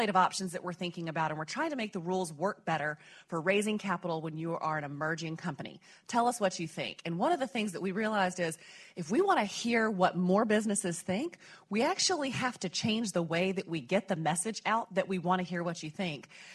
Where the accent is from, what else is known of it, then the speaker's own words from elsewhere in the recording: Alabama, United States; I'm from Alabama, so I'll pick on Alabama.